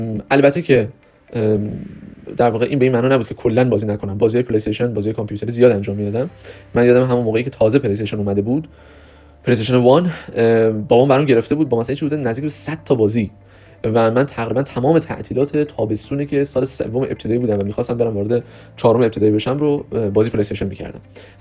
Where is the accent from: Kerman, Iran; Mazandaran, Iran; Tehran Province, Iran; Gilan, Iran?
Mazandaran, Iran; Sari; born there; خب من متولد ساری هستم، متولد سال 76 در ساری